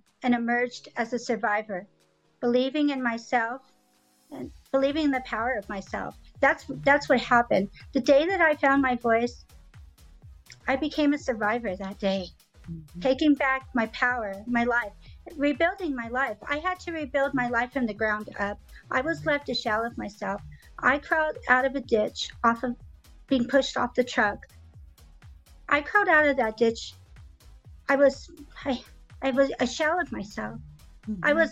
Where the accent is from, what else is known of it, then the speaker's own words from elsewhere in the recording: Wyoming, United States; And that they would find her here in my home state of Wyoming.